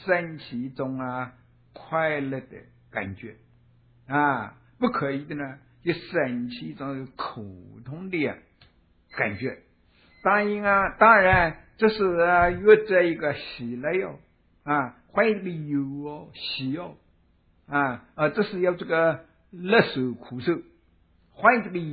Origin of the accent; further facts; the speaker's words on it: China; 说人逢喜事精神爽，这是我们中国人时常说的句话咯